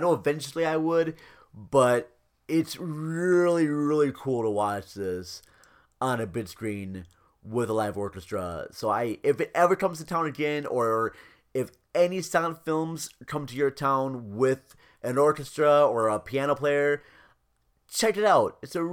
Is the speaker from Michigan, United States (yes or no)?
no; Minnesota, United States; William Wellman was actually part of my hometown, Minnesota, which I found to be very cool.